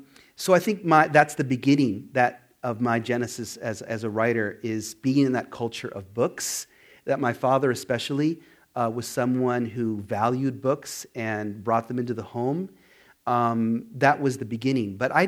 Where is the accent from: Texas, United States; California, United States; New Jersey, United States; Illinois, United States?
California, United States; Hollywood; I was born and raised in Hollywood